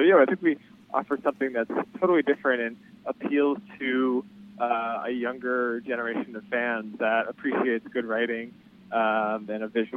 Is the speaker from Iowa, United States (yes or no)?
no; Boston, Massachusetts, United States; now in New York, United States; stay-at-home defenseman growing up in Boston. So I played all through my youth in high school. And then I've now lived in enemy territory in New York for about a decade